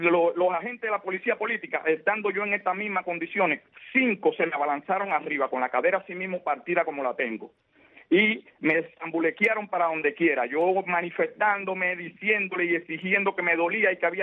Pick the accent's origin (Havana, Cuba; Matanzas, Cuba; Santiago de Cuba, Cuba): Santiago de Cuba, Cuba; yo soy de Santiago de Cuba y se tendrían que mover mi familia hacia acá